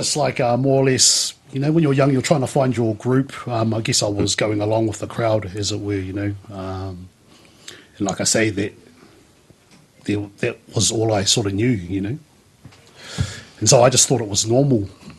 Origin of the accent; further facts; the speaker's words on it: Petone, Wellington, New Zealand; also born or lived in Lower Hutt; I was born in Lower Hutt, and my first 9 years of life we spent in Petone.